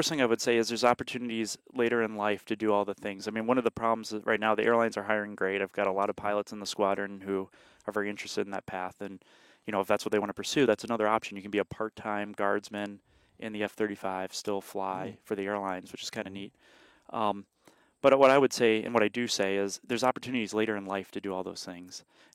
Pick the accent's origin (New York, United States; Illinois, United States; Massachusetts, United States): Illinois, United States; if I can do this as a guy who, again, growing up in Illinois, Illinois public school education.